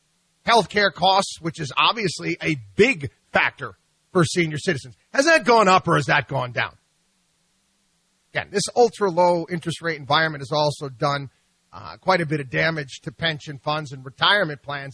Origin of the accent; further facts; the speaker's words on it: New Jersey, United States; born there; Listen, I was born in New Jersey.